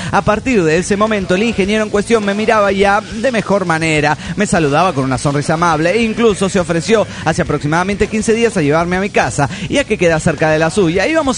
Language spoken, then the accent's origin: Spanish; Puno, Peru; de Puno, Perú.